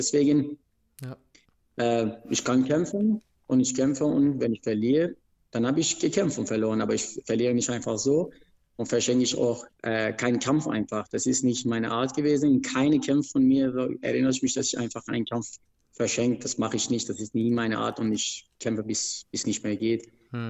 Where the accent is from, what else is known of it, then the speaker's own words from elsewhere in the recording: Iran; German is a second language; moved away; Ich komme aus dem Iran und Ringen ist in Iran Volkssport.